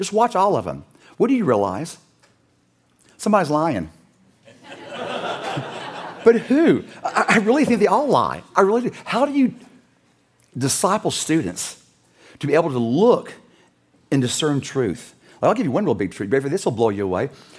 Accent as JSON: {"language": "English", "region": "Louisiana", "country": "United States", "tie": "born or raised there", "said": "I was raised in South Louisiana. You ever seen swamp people? That was us. Lived in a houseboat."}